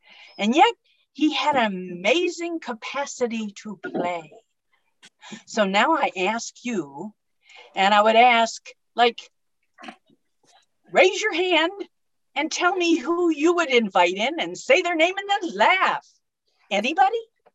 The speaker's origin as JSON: {"language": "English", "region": "Maryland", "country": "United States", "said": "Hello, everyone. … from Maryland, USA, but I spell that MERRYLAND."}